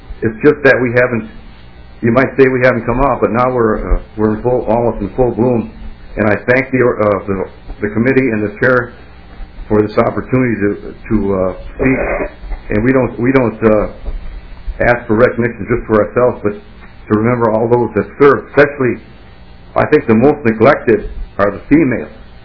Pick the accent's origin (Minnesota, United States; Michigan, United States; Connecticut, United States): Minnesota, United States; born there; I was born in Minnesota 75 years ago.